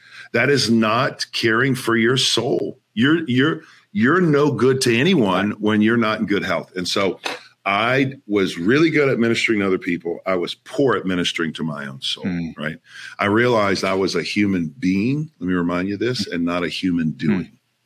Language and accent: English; New Orleans, Louisiana, United States; My hometown of New Orleans, everything.